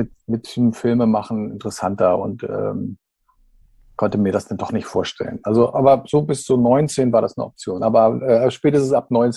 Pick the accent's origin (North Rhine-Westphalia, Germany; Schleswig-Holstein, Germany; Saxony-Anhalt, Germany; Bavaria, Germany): Schleswig-Holstein, Germany; Kiel; also born or lived in Dithmarschen; Ich bin an der Ostküste geboren und meine Kindheit dort verbracht, meine Jugend an der Westküste. Ich bin Ende der 70er Jahre mit meiner Mutter aus Kiel in so eine klassische Landkommune in Dithmarschen gezogen, das ist an der Nordsee